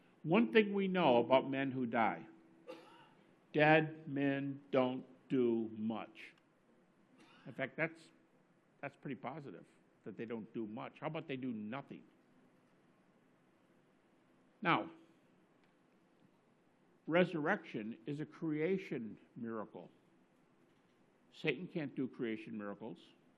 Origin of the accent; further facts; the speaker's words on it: Detroit, Michigan, United States; my wife is from Detroit, I'm from Detroit.